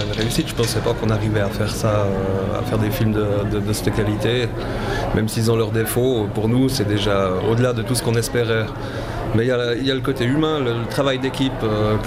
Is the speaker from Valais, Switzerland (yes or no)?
no; Lausanne, Vaud, Switzerland; En plus, je suis de Lausanne. Je connais très bien la ville.